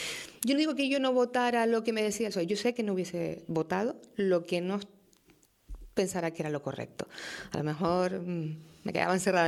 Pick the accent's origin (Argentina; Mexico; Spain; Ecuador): Spain; Canary Islands; yo soy muy canaria